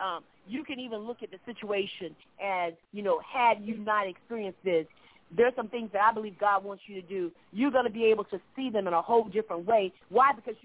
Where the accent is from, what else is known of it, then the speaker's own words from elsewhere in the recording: Orlando, Florida, United States; And, you know, I am originally from Orlando. I don't know if you've ever listened to the show. But, you know, I'm from Orlando and miss home.